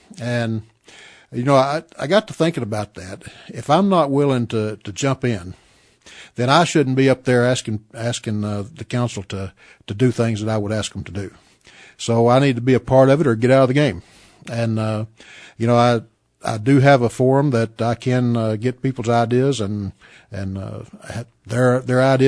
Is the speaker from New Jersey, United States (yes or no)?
no; Paducah, Texas, United States; also born or lived in Quanah; I went to high school in Paducah. I was born in Quanah, and I came up and went to Texas Tech.